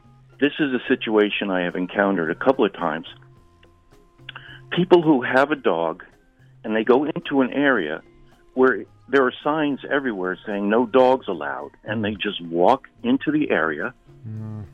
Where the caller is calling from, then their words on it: Cranford, New Jersey, United States; Calling from Jersey.